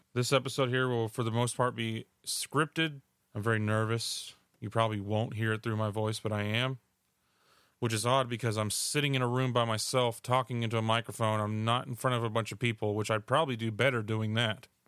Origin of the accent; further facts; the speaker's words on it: Corpus Christi, Texas, United States; moved away as an adult; I'm from Corpus Christi, Texas. I was born and raised, lived there till I was about 21, and then I joined the military.